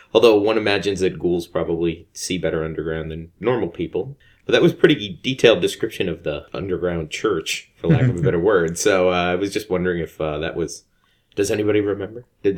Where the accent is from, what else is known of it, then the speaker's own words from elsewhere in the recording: New Jersey, United States; Hey, yeah. I'm from New Jersey.